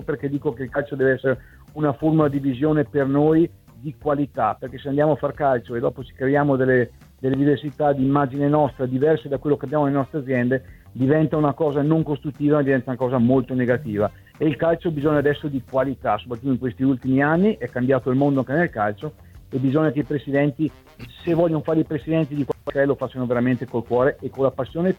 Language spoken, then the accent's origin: Italian; Trentino-Alto Adige, Italy; quando si va anche al mare ti domandano da dove vieni, noi pronti dal Trentino e ne siamo fieri